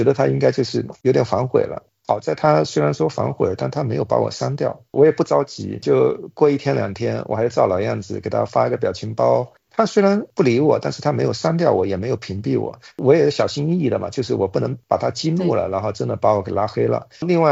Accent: Fujian, China; 我也是福建人啊，说话要算数

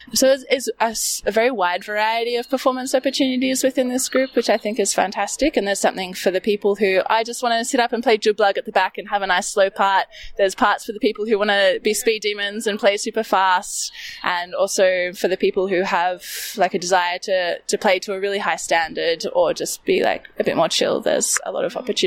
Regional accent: Australia; As an Australian with a white background, like, often it feels like there's a distance between the multicultural aspects of within Australia.

